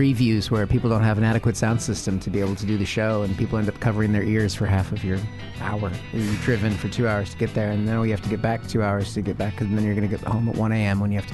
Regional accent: Spokane, Washington, United States; Spokane, Washington, my home state, but the other side, it's the hick side of the state

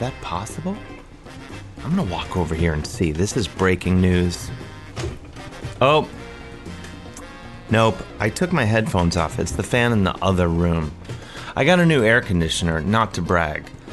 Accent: University Heights, Ohio, United States; By the way, one town over from where I grew up in University Heights.

